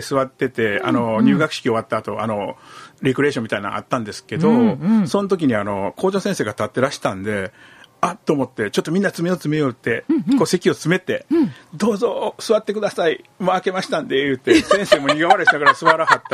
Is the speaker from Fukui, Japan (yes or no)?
yes; Tsuruga, Fukui, Japan; born there; あの今原発があるところなんですけど、福井県敦賀市生まれでございます。